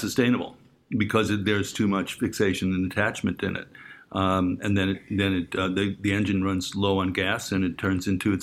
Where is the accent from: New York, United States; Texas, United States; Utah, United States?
New York, United States; now in Los Angeles, United States; I remember going, I grew up in New York and going to somebody's house and they have avocados and lemons growing in their backyard